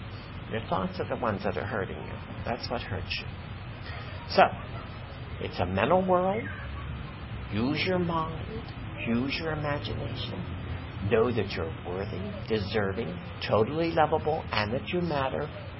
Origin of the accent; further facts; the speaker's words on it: Ireland; I have very thin skin, and I'm Irish, and I do not scar.